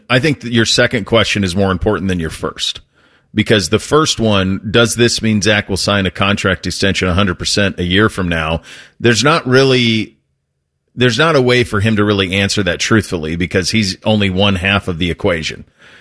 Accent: New England, United States; started thinking of me growing up in Western New England, going all these small roads

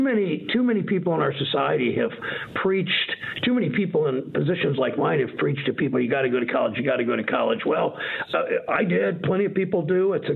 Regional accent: Mansfield, Ohio, United States; I grew up in Mansfield, a town that was a town of 50,000, lost a lot of manufacturing jobs, great place to live, great place to grow up, good public schools.

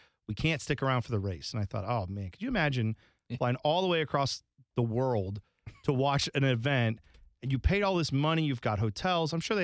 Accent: United States; I'm an American. I didn't, you know, grow up with it, but I try to keep up with Sunderland.

